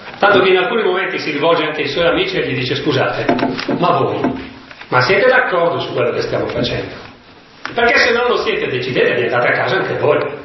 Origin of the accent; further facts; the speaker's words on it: Brescia, Lombardy, Italy; Dicevo prima, la mia terra, Brescia, l'Italia è al secondo posto nel mondo come produzione di armi leggere.